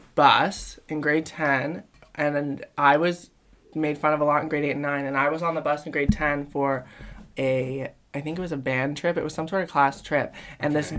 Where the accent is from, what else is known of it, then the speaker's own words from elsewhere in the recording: Canada; We didn't even tell anyone we're from Canada.